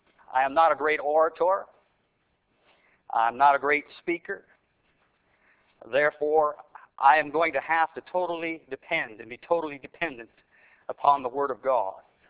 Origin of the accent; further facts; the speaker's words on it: Canada; now in United States; I am a Canadian. I was born in Canada. I was educated in Canada.